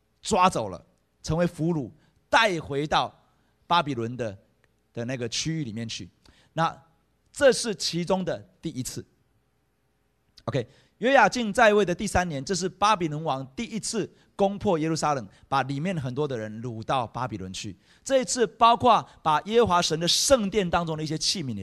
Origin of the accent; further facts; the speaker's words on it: Taiwan; 感谢上帝，我不是犹太人，感谢上帝，我是台湾人。